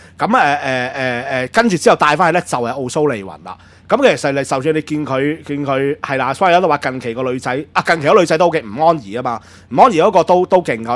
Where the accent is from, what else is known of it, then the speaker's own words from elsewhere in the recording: Hong Kong; 點解好多人都會即係我哋香港人啊，對於佢嚟講係仿如即係神一獨有嘅神一樣嘅存在嘅